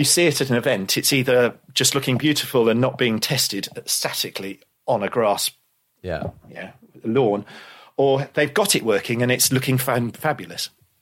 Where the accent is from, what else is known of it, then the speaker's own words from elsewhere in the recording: United Kingdom; I'm British.